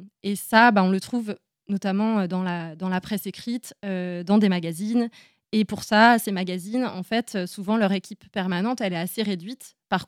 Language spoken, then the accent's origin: French; Le Fief-Sauvin, Pays de la Loire, France; J'ai grandi dans les Mauges, avec tout un petit circuit. Donc, ma commune d'origine, c'est le Fief-Sauvin. Et après, j'ai fait mon collège et mon lycée à Beaupréau, comme on dit chez nous.